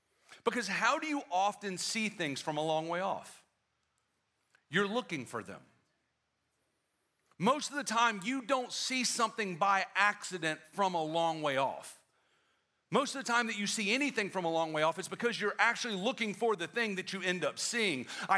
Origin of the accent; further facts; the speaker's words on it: South Carolina, United States; Now, my family, we're originally from South Carolina.